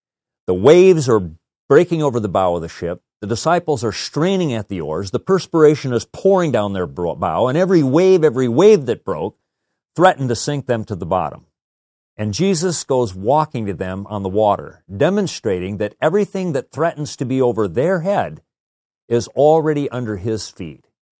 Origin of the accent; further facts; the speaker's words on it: Midwest, United States; You know, I come from the Midwest. It's 18 below zero in Iowa today.